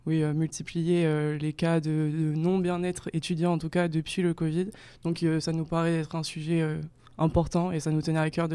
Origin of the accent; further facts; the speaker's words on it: Nouvelle-Aquitaine, France; donc je viens du Blayais, je suis là depuis le début d'année